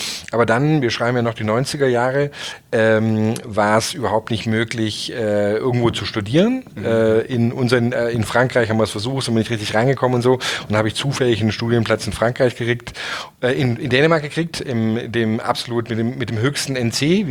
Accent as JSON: {"language": "German", "region": "Southern Germany", "country": "Germany", "said": "Ich komme ursprünglich aus dem Süddeutschen, habe dann mein Zivi in Frankreich gemacht und im Elsass."}